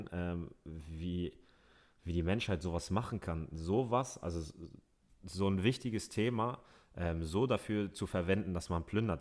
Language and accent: German; Hamburg, Germany; ich bin in Hamburg geboren, in Barmbek aufgewachsen. Das ist ein Stadtteil, der ist sehr Multikulti, und ich bin so aufgewachsen